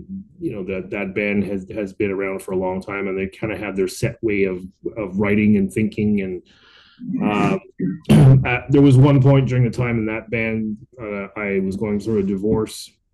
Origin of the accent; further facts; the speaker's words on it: Montreal, Quebec, Canada; now in Ottawa, Canada; I was originally born and raised in Montreal. I moved to Ottawa in 1999.